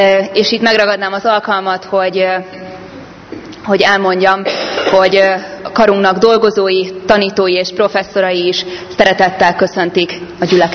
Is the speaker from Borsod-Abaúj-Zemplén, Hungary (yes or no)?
no; Budapest, Hungary; 1991. júliusában születtem Budapesten, és Budapesten is nőttem föl, és éltem a családommal.